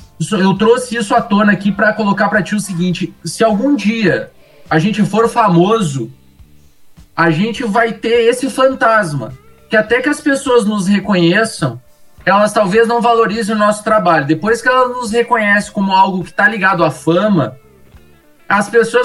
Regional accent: Porto Alegre, Rio Grande do Sul, Brazil; accent: gaúcho de Porto Alegre; now in Passo Fundo, Brazil; um cara que veio de Porto Alegre, que é uma capital do Rio Grande do Sul, para Passo Fundo, e viver também com as contradições, ser um cara que tem um sotaque gaúcho de Porto Alegre, não sotaque do interiorano do Rio Grande do Sul

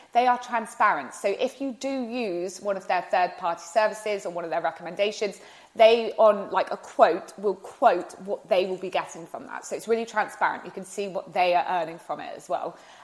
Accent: South West England, United Kingdom; But when I've done viewings in my hometown of Devon, I've seen them

